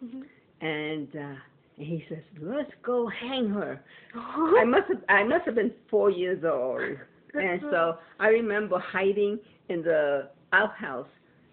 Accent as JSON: {"language": "English", "country": "Puerto Rico", "tie": "born there", "said": "Okay, I was born in Puerto Rico."}